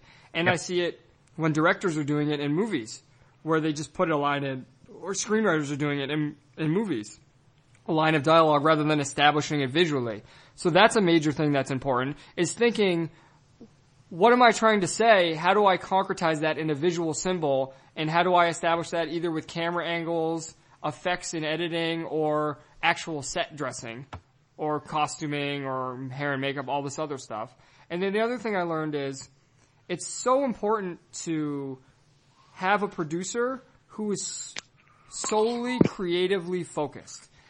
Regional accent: Northeast, United States; now in California, United States; I'm one of 300 million in America, and then I'm from the Northeast, and now I'm living in California.

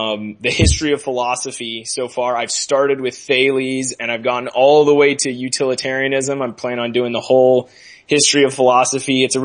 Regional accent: California, United States; Yeah, but I'm from California. I can't. I'm delicate. And I'm from the delicate part of California, the 805.

